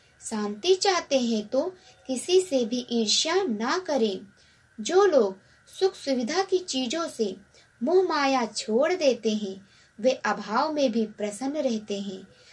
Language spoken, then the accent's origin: Hindi; Uttar Pradesh, India; और मैं गोंडा जिले से हूँ।